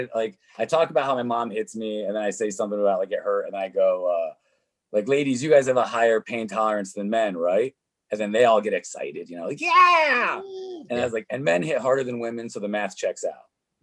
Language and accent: English; New York, United States; now in Seattle, United States; I moved to Seattle from New York. Where, I mean, bro, I was speaking so brashly coming from upstate New York and I got the Seattle filter